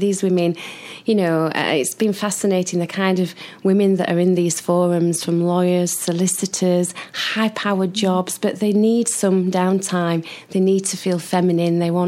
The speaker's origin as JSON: {"language": "English", "town": "Sheffield", "region": "Yorkshire and the Humber", "country": "United Kingdom", "said": "You know, I'm from Sheffield."}